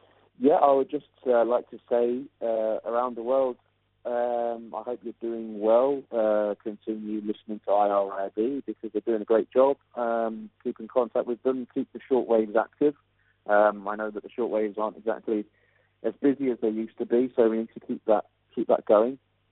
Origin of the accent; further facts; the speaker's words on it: Leicester, East Midlands, United Kingdom; I'm from Leicester in England.